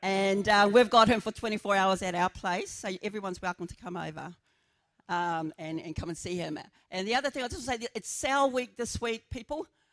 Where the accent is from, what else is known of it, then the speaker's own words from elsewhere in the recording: New Zealand; born there; I was born in New Zealand and I'm a Maori and very proud of that.